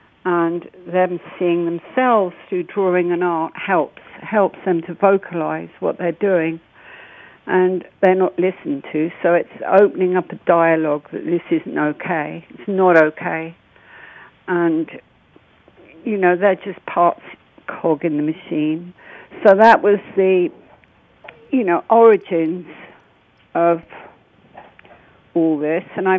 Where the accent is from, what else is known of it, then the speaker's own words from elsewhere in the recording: United Kingdom; born there; also born or lived in United States; I'm actually American, but I was born in the UK.